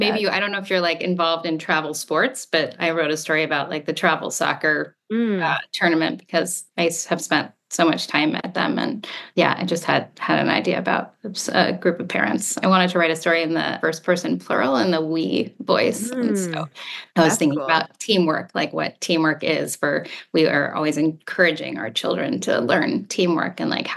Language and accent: English; Los Angeles, California, United States; I grew up mostly in Los Angeles.